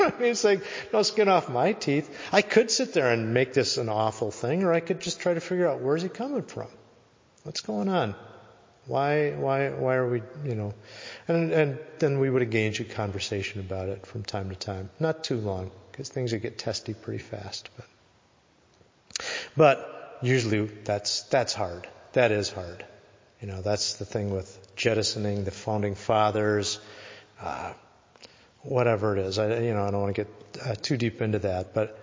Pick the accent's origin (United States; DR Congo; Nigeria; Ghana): United States; Wisconsin; Wisconsin, where I'm from, that's my home state.